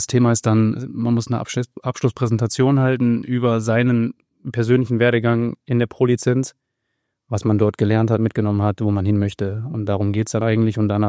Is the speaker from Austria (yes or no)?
no; Kiel, Schleswig-Holstein, Germany; now in Hamburg, Germany; ich komme aus Kiel, gerade bin hierher gefahren, aber mein Wohnort ist noch Hamburg. Da meine Frau Hamburgerin ist, sind wir eigentlich immer hier geblieben, außer die Zeit, wo ich in Fürth war. Da war es dann Nürnberg.